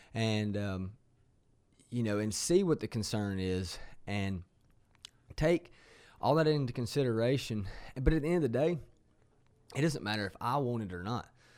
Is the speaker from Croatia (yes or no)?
no; Carroll County, United States; I was born in Carroll County, District 5. I was raised in Carroll County, District 5, and I plan on being buried in Carroll County, District 5.